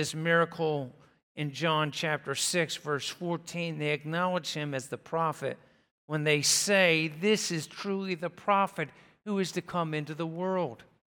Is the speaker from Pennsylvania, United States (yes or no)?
yes; Telford, Pennsylvania, United States; And while technically, yes, I was born at Grandview Hospital in Sellersville, PA, when you ask me where you were born, I'd say Telford, PA.